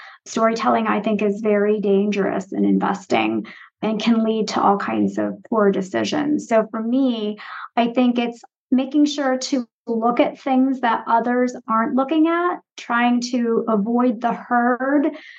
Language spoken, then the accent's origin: English; Massachusetts, United States; So I grew up outside of Boston and I went to school at the University of Michigan.